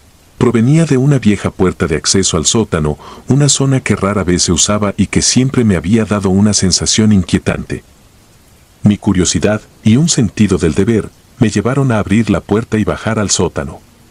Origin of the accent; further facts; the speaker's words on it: Buenos Aires, Argentina; tengo 39 años y soy de Buenos Aires.